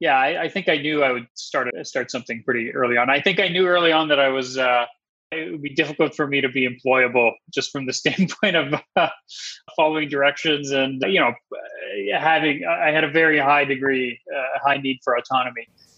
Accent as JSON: {"language": "English", "country": "Canada", "tie": "born or raised there", "also_born_or_lived": "Russia", "said": "Well, originally from Russia. I was born in Russia, but I went most of my schooling. It was in Canada."}